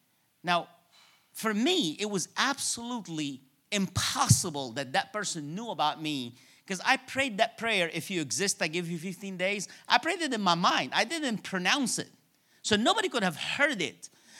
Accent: Cairo, Cairo Governorate, Egypt; now in Toronto, Canada; I was born and raised in Cairo, Egypt. And I was born in a Coptic family.

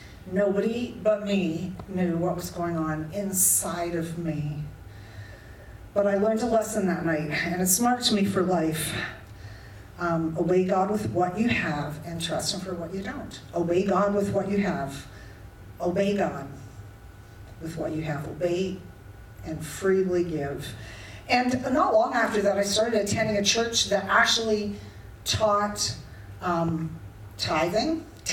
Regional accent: Kitchener, Ontario, Canada; I was about 17, and I grew up in Kitchener, so an hour from here.

